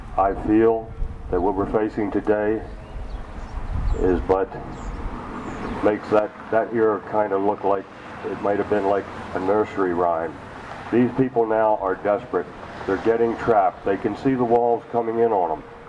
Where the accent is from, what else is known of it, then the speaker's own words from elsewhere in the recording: Texas, United States; That bus flies Texas tags, and I'm a Texan.